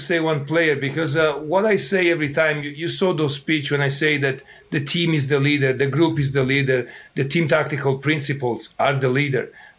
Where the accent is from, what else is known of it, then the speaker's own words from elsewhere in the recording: Italy; accent: Italian; English is a second language; it's my path started, as you can tell from my accent, in Italy.